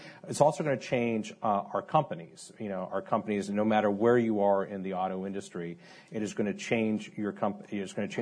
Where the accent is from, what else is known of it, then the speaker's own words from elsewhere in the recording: Portland, Oregon, United States; or if you're in my hometown of Portland, Oregon, they're only focused on the next generation thing.